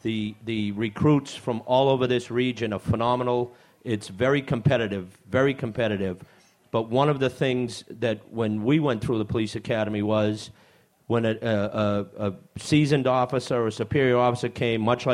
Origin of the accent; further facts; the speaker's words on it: Boston, Massachusetts, United States; I grew up in Roxbury, section of Boston. So when I was a kid, Roxbury was about 95% African-American. I was one of the 5%, if you didn't see.